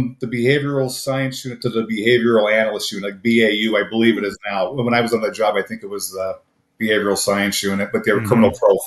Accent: Pennsylvania, United States; about an hour north. I grew up in Luzerne County in Swordsville Borough.

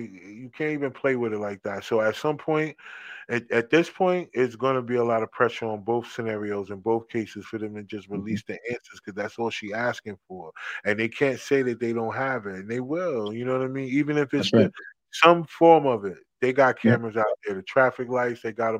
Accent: New Jersey, United States; I'm from Jersey.

